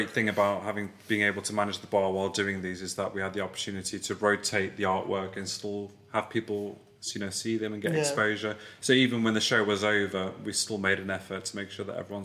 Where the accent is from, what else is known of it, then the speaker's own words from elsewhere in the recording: England, United Kingdom; if I went back, I wouldn't feel I'm too English to go back.